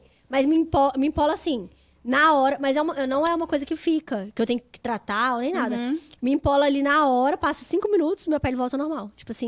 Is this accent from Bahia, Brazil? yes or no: no; Belo Horizonte, Minas Gerais, Brazil; eu sou de Belo Horizonte, natural de Belo Horizonte. E mais ou menos com uns 18 anos, eu comecei a fazer um curso no Brasil de biotecnologia.